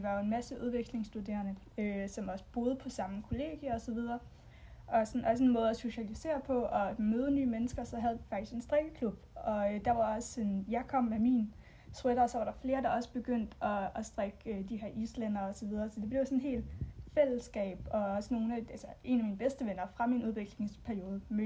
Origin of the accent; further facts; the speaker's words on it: Ribe, Region of Southern Denmark, Denmark; now in Copenhagen, Denmark; og jeg er 24 år gammel. Jeg kommer fra Ribe og bor nu i København og studerer.